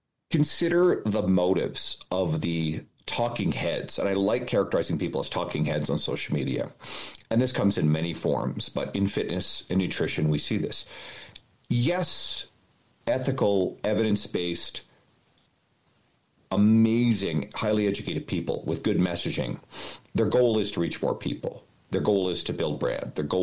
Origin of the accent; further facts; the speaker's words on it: Canada; I think I'm Canadian, right?